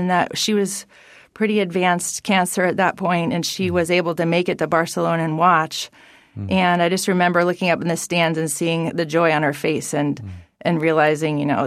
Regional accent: Dover, New Hampshire, United States; Yeah, I'm from Dover, New Hampshire.

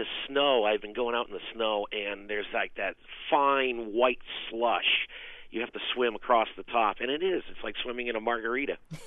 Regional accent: New England, United States; I grew up on New England's largest river, the Connecticut River

